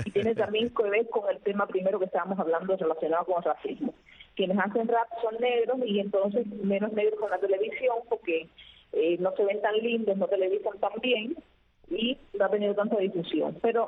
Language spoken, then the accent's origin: Spanish; Cuba; creo que también es una característica de nosotros como cubanos, ¿no?